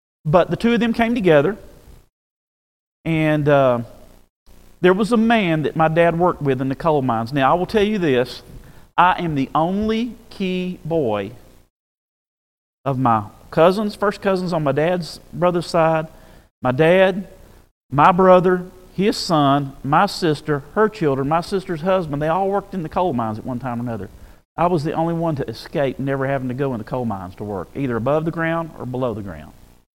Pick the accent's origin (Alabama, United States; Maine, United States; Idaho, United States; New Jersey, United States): Alabama, United States; born there; I was born in North Alabama, Northwest Alabama. My family heritage is from Tuscaloosa